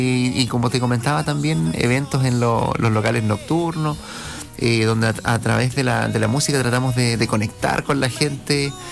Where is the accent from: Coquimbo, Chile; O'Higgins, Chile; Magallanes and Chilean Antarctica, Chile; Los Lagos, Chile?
Los Lagos, Chile; Osorno; Soy de acá, de la ciudad de Osorno, nacido y criado en Osorno.